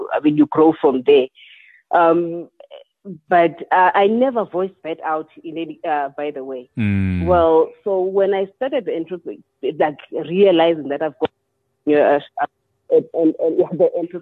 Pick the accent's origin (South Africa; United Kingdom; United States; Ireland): South Africa; Mthatha, Eastern Cape; I grew up in Mthatha, the former Transkei.